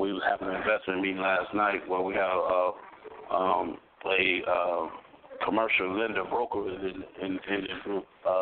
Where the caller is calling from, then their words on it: Philadelphia, Mississippi, United States; I'm calling from Philadelphia, Mississippi.